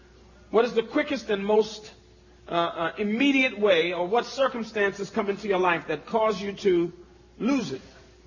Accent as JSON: {"language": "English", "region": "New York", "country": "United States", "said": "I got pushed a couple times too, but you know, I'm from New York, so."}